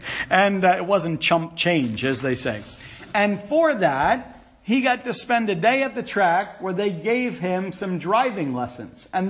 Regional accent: Indiana, United States; now in North Carolina, United States; now I'm in North Carolina, so I know this is a big NASCAR state. Now, I came from IndyCar country.

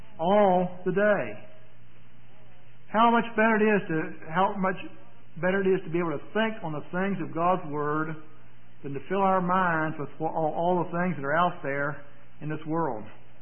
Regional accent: West Virginia, United States; But in my hometown down in West Virginia, it has a population of just a little over 4,000.

